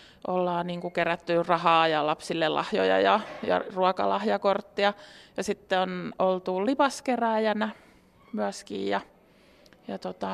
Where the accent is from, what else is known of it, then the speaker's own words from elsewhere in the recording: Lahti, Päijät-Häme, Finland; now in Helsinki, Finland; me ollaan Lahdesta suurin osa porukkasta kotoisin ja sitten tipotellen tultu Helsinkiin